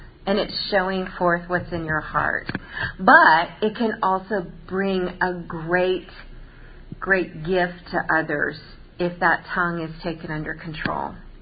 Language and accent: English; Florida, United States; I grew up in Florida. And where we lived in Florida, we would kind of get seasonal fires on the interstate and all, or just out in the wild area.